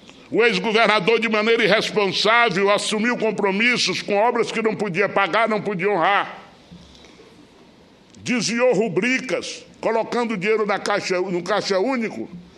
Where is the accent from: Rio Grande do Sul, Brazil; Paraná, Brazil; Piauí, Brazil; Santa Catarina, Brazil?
Piauí, Brazil; eu sou do Piauí.